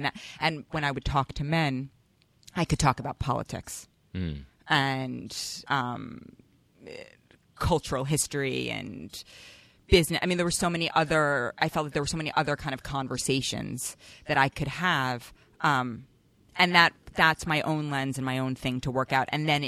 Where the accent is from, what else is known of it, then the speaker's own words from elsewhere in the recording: New York City, New York, United States; growing up in Manhattan and seeing a lot of women in power suits